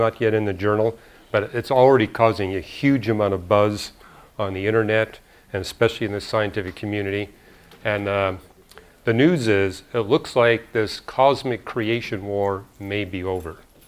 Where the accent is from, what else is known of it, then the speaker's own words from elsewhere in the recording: Montreal, Quebec, Canada; born there; I was born in Montreal. And it gets down to 30 below there in the winter.